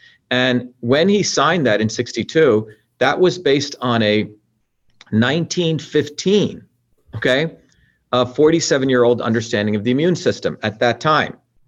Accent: New Jersey, United States; I led one of the biggest protests in New Jersey with 5,000 mothers, because I'm from Jersey, against vaccine mandates.

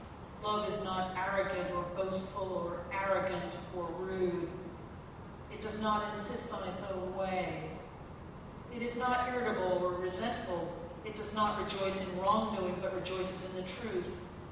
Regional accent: United States; looking at me because I am from the United States

